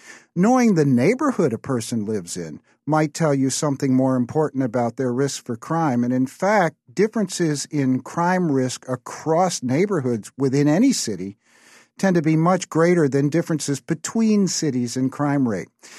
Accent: St. Louis, Missouri, United States; I'm from St. Louis and proud of it.

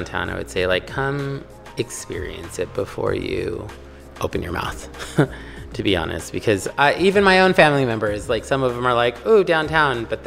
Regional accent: Highland Park, California, United States; I grew up in Highland Park, but I grew up on a street where it's like the neighbors would watch your dog when you went on vacation or left.

